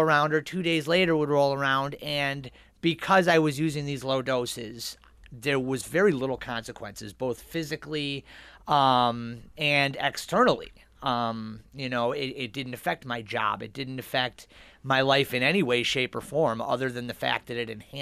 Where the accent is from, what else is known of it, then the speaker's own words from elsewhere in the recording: Pittsburgh, Pennsylvania, United States; now in Rochester, United States; I grew up in Pittsburgh. Lived there my whole life.